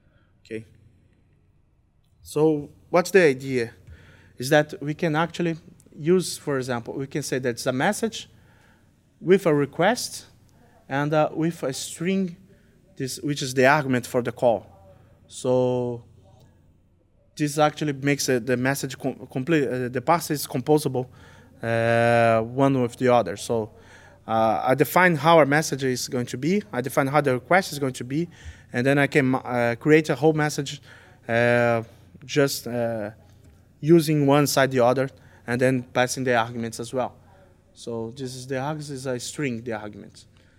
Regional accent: Brazil; We're from Brazil.

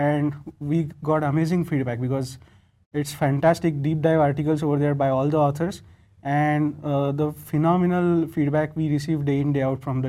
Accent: India; I'm Microsoft Azure and Windows Platform Dev MVP from India

